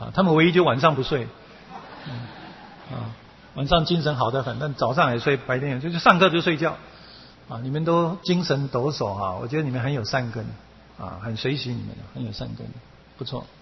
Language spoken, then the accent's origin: Chinese; China; 所以这个我们中国人其实很幸运啊，这个有儒家啊